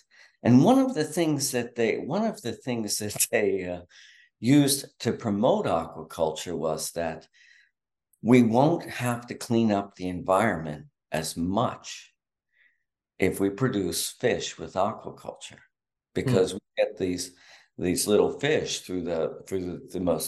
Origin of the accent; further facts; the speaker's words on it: Philadelphia, Pennsylvania, United States; I grew up in Philly and we went down to the Jersey Shore, you know, in the summertime